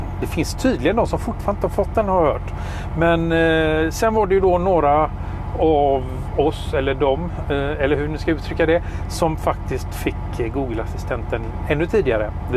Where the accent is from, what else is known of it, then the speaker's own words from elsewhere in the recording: Sweden; Jag är svensk, jag pratar svenska.